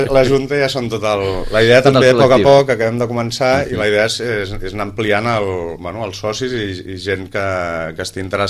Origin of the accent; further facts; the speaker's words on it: Terrassa, Catalonia, Spain; also born or lived in Gràcia; now in Sitges, Spain; jo vaig arribar a Sitges fa 3 anys, i bueno, jo soc de Terrassa, però vivia a Gràcia, que és la vila de Gràcia.